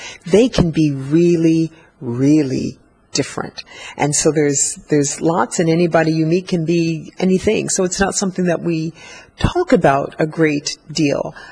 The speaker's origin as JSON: {"language": "English", "region": "Ohio", "country": "United States", "tie": "born or raised there", "lives_now": "Malta", "said": "So I'm really happy to be in Malta in the wintertime when I think of growing up in Ohio."}